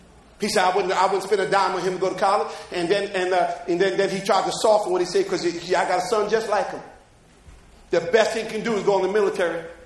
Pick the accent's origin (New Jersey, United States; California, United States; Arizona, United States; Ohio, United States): New Jersey, United States; Jersey City; But I just tell people, Jersey City, they say, where are you from? I said, Jersey, New Jersey. I said, nice place to be from.